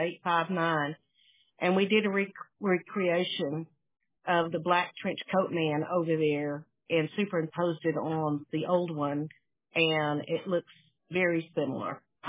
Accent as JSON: {"language": "English", "town": "Dallas", "region": "Texas", "country": "United States", "tie": "born or raised there", "said": "I grew up in Dallas, yes. My dad was from Dallas."}